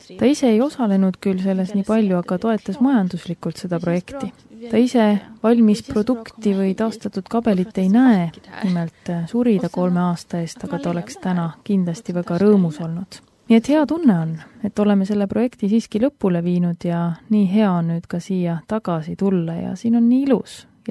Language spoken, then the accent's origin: Estonian; Stockholm County, Sweden; Ruuslaagenis, kust mina pärit olen, seal ei ole ju harv nähtus see, et on Eesti rootslasi seal, kes elavad.